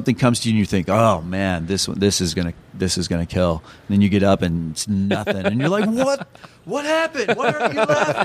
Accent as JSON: {"language": "English", "region": "Midwest", "country": "United States", "tie": "born or raised there", "lives_now": "Phoenix, United States", "said": "man, I grew up in the Midwest where it snows and there's tornadoes and there's humidity. I was like, we're done with all this. Yeah. Get in the car. We're going. So we moved down here specifically for the weather."}